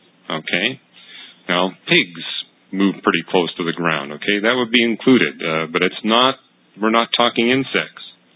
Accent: Canada; And I came from Canada

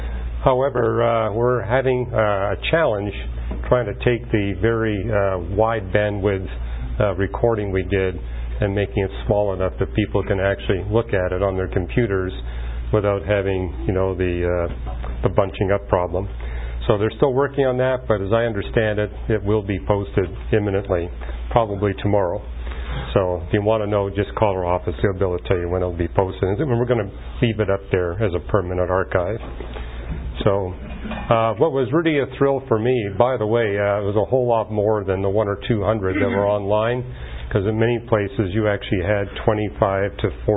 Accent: Canada; And I saw that growing up in Canada. Come July 1st, hardly anybody was in the cities.

